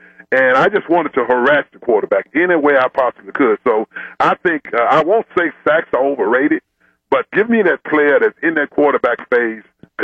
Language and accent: English; Tennessee, United States; I'm from Tennessee, and it's always good to go home.